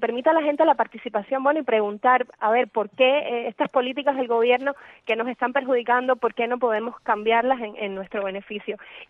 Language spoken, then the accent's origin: Spanish; Cuba